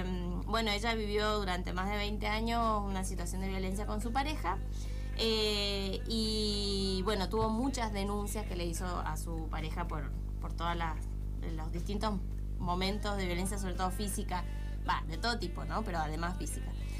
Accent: Mendoza, Argentina; Sí, vengo de Mendoza.

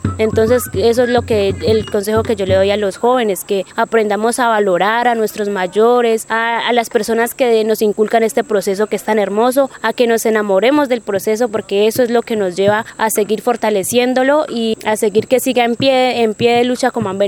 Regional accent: Toribío, Cauca, Colombia; vengo del territorio de Toribío. Actualmente vivo en el resguardo de López Adentro.

